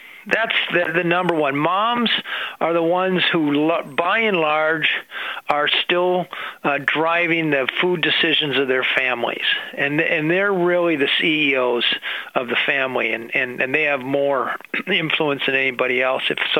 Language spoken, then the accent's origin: English; Minnesota, United States; I'm a Minnesotan. Minnesotans aren't inclined to puffery